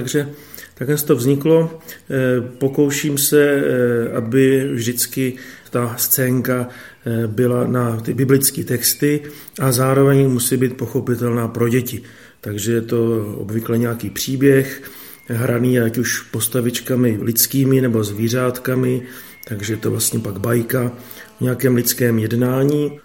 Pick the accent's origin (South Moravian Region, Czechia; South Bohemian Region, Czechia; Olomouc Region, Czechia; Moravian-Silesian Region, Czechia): South Moravian Region, Czechia; Brno; Pocházím z Brna